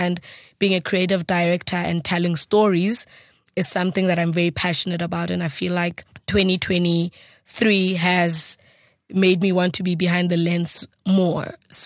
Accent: South Africa; as a South African, we have unique dances that everyone in the world is trying to copy

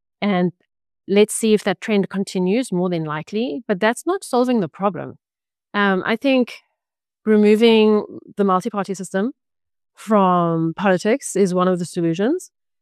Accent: South Africa; as South African citizens, we feel too detached from it

